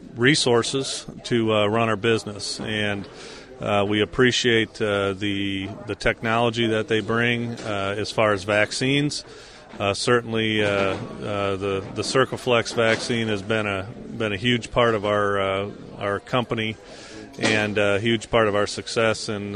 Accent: DeMott, Indiana, United States; Well, I'm from DeMott, Indiana, and I'm director of animal husbandry for Belster Milling Company

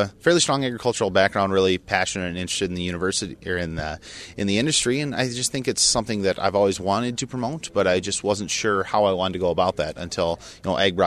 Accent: Woolsey, South Dakota, United States; I'm originally from Woolsey, South Dakota. It's a small town just outside of Huron. Grew up on a diversified farm.

